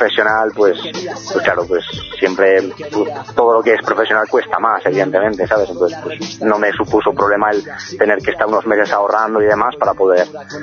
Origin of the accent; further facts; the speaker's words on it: Navarre, Spain; also born or lived in Alicante; De Navarra, yo soy de Navarra. Realmente nací en Alicante y me gusta repetirlo, soy de Alicante